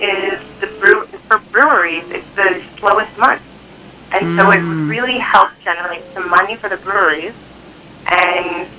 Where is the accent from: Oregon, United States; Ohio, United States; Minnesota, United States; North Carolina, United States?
Oregon, United States; Portland; No, I grew up here in Portland.